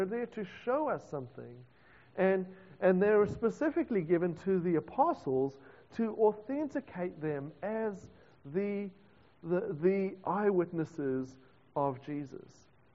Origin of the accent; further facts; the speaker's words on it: South Africa; now in New Zealand; maybe it's just because I'm a South African